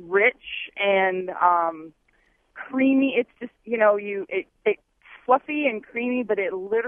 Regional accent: Indiana, United States; now in Stevens Point, United States; Well, I'm from Indiana, so my favorite pie is sugar cream pie.

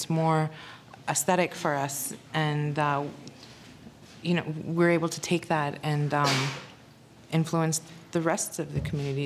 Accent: Bad River, Wisconsin, United States; I grew up in Bad River, and I remember the first two roads were dirt.

